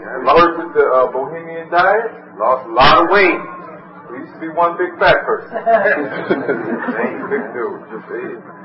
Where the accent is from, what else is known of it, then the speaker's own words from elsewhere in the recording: Oakland, California, United States; We're from Oakland, California. Oakland, we had big, huge, gigantic naturals.